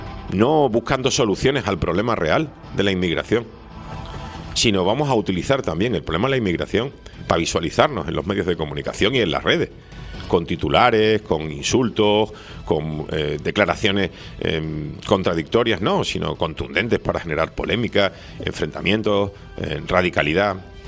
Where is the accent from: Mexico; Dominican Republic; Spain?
Spain; Canary Islands; ¿Somos realmente los canarios españoles de primera?